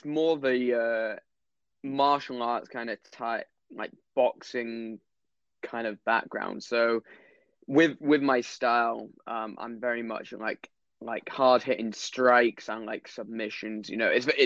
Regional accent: Scotland, United Kingdom; I think you can tell by my accent, I'm not really much of a traditional Scottish person.

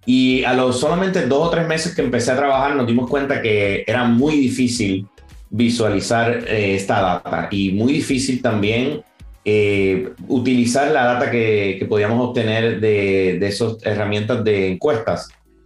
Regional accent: Puerto Rico; now in London, United Kingdom; soy originalmente de Puerto Rico y esto, tengo mucha familia en Puerto Rico, trato de visitarlos aunque sea por lo menos una vez al año.

